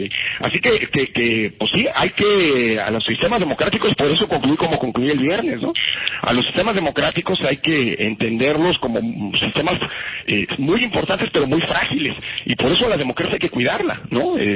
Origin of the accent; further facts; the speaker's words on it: Mexico; como mexicanas y mexicanos deberíamos sentirnos orgullosos a nivel internacional.